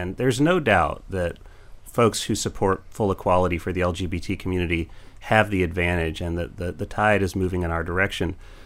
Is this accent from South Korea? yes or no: no; South Carolina, United States; born into families in Mississippi or my home state of South Carolina